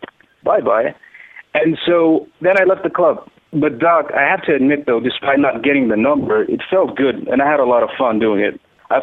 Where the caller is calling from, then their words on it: Sudan; I'm calling from Sudan, and I'm 30 years young.